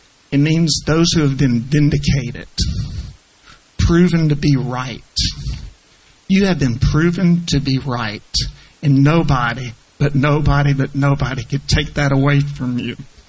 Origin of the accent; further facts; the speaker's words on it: Louisiana, United States; I'm originally from Louisiana. I did spend time in Arkansas.